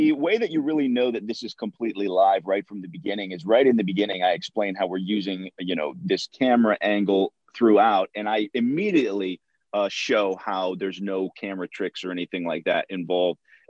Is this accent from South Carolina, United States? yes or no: no; Missouri, United States; And so I'm a Midwest boy originally. So I'm from Missouri originally. We lived out in the country.